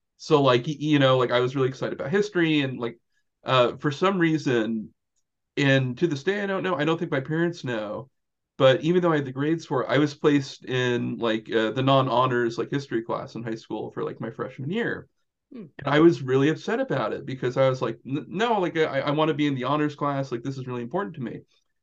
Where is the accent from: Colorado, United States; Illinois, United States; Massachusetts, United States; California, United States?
Massachusetts, United States; Medfield; since I grew up in Medfield, I kind of, you know, th there's sort of that fear of like, oh, everyone lives more in kind of like close to Franklin and Bellingham